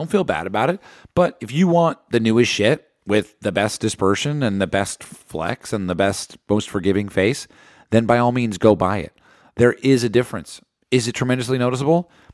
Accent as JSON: {"language": "English", "region": "New Jersey", "country": "United States", "said": "I like my home state. I like to play in Madison, New Jersey."}